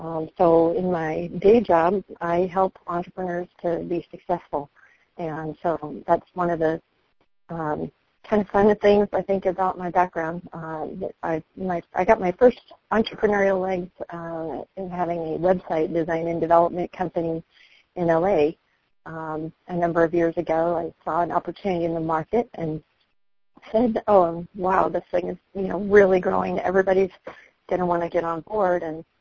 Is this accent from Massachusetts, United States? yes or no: no; Dallas, Texas, United States; also born or lived in Minnesota / Los Angeles; now in Olympia, United States; So originally from Dallas and then went to school up in Minnesota, and then spent about 10 years in Los Angeles, and now I'm in the Olympia, Washington area.